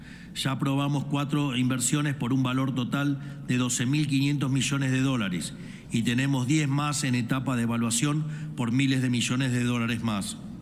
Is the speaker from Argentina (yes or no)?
yes; Argentina; Nosotros, como argentinos, los tenemos bien claro.